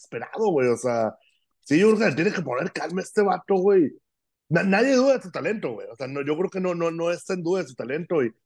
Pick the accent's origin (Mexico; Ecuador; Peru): Mexico; No sé por qué lo estoy pensando como mexicano, güey.